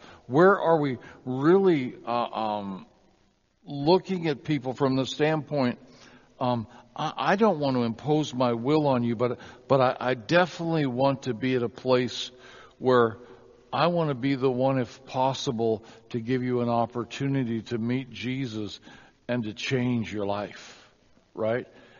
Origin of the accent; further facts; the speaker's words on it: Ireland; that's just because I'm Irish.